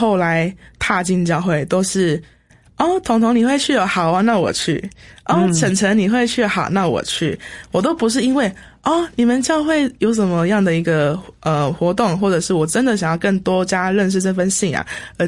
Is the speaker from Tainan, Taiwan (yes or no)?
yes; Tainan, Taiwan; 毕竟我是在台南南部长大的